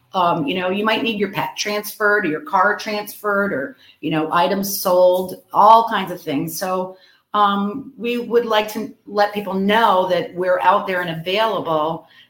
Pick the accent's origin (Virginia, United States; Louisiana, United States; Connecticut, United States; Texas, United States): Connecticut, United States; now in Naples, United States; No, I'm from Connecticut and I kind of did a lot of traveling and have been in Naples for 28 years.